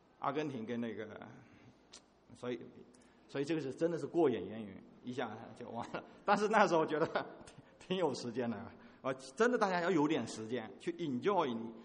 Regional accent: China; 今天连中国的农村都非常的忙碌。我小的时候在农村那里哈

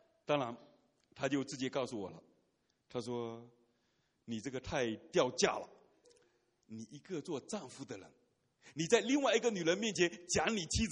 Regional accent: China; 那我是中国人嘛，我挺谦卑的。

